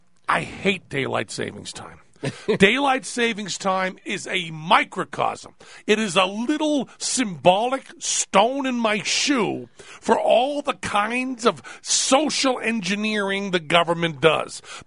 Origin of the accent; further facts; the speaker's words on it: Massachusetts, United States; I'm from Massachusetts, and I'm speaking Yiddish.